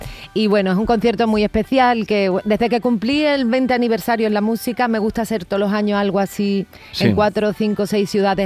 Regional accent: Andalusia, Spain; hago mi speech de soy de Andalucía

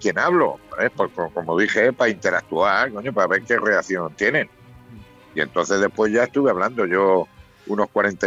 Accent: Ciudad Real, Castilla-La Mancha, Spain; also born or lived in Granada; yo toda la vida he ido siendo manchego de Ciudad Real, sí.

